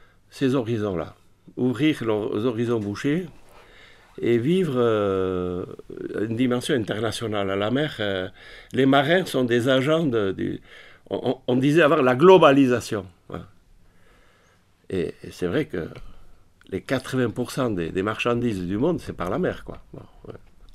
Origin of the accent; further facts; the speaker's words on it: Nouvelle-Aquitaine, France; même chez nous, au Pays Basque, les gens tournent le dos à la mer